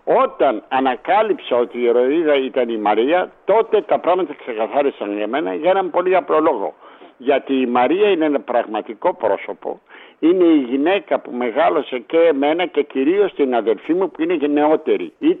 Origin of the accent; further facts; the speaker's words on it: Istanbul, Turkey; εγώ γεννήθηκα, μεγάλωσα στην Κωνσταντινούπολη, τέλειωσα και το Λύκειο στην Κωνσταντινούπολη